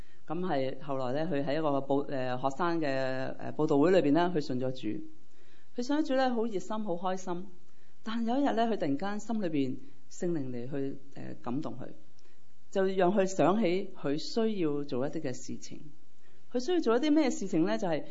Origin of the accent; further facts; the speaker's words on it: Guangdong, China; 我们广东话，有广东人有时讲一些说话真的很绝的